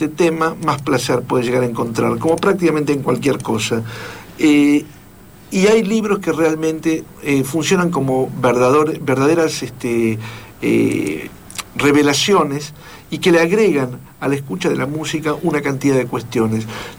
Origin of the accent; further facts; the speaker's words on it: Argentina; Como soy argentino, lo único que quedó del tema jazzístico es justamente el título.